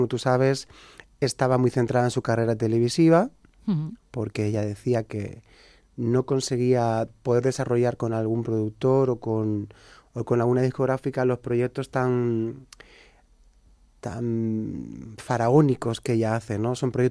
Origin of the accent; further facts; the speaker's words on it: Andalusia, Spain; yo que soy andaluz te digo